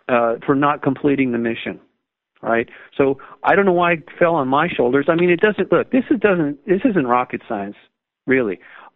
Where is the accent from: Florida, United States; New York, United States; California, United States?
California, United States; Malibu; and because I grew up in Malibu.